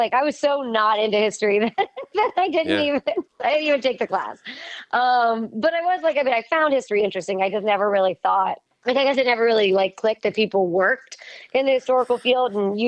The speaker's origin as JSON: {"language": "English", "town": "Pittsburgh", "region": "Pennsylvania", "country": "United States", "said": "I'm from Pittsburgh, so I'm from Western PA."}